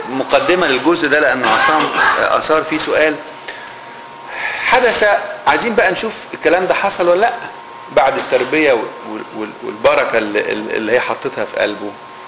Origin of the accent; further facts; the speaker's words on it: Egypt; now in United States; اذا اعتبرنا ان احنا لما جينا من مصر غربة هنا